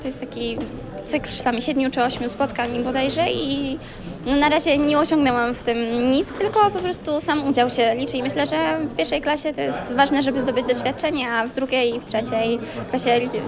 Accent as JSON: {"language": "Polish", "town": "Inowrocław", "region": "Kuyavian-Pomeranian Voivodeship", "country": "Poland", "said": "z okolic Inowrocławia, ale podjęłam naukę właśnie w liceum akademickim w Toruniu."}